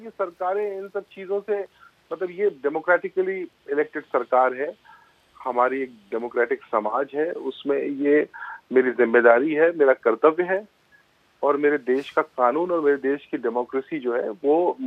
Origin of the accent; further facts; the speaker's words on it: Varanasi, Uttar Pradesh, India; also born or lived in Aligarh; मेरी जड़ें हैं, मैं बनारस का रहने वाला हूँ, अलीगढ़ में पढ़ा हूँ